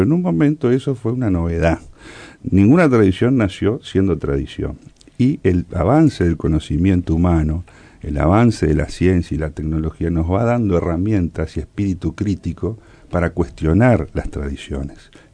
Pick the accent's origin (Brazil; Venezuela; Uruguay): Uruguay; nuestra vida como uruguayos, como seres humanos